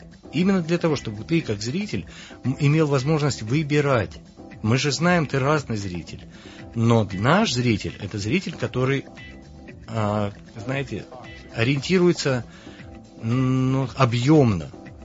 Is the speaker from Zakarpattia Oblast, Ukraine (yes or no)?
yes; Uzhhorod, Zakarpattia Oblast, Ukraine; А мне, человеку, выросшему на Западной Украине, я родом из Ужгорода, который прожил в ситуации четырех границ